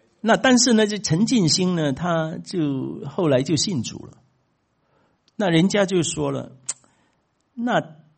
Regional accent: China; 我们中国人有说的说过几句，说过一句话

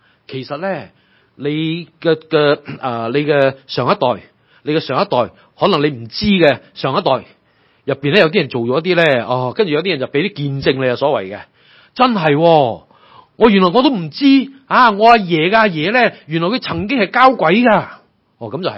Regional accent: China; 我哋中國人更加有一個行先死先嘅角度

